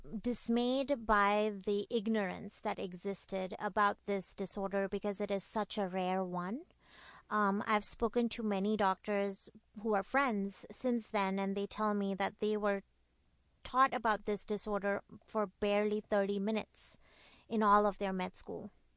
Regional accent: India; English is a second language; So I grew up in India

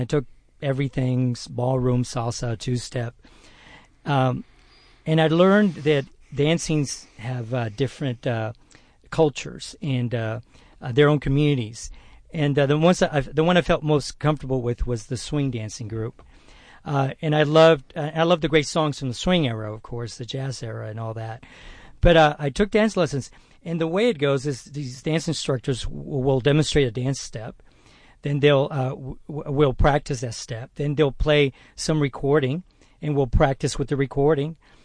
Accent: Houston, Texas, United States; and of course, growing up in Third Ward, Houston.

